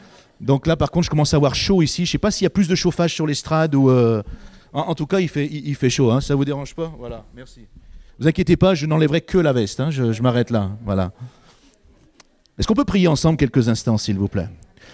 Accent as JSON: {"language": "French", "region": "Grand Est", "country": "France", "said": "nous, vers chez nous, en Alsace, on a un endroit où ils élèvent des aigles, des faucons"}